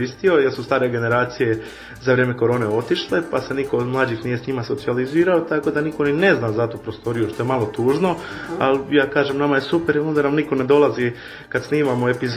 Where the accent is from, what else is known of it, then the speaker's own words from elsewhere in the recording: Croatia; normalno mi smo Hrvati, mi ljudi živimo i o tom razmišljamo kako je u Hrvatskoj.